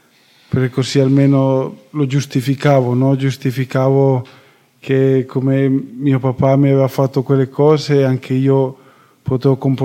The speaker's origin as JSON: {"language": "Italian", "country": "Spain", "second_language": "Italian", "said": "ho 26 anni, vengo dalla Spagna"}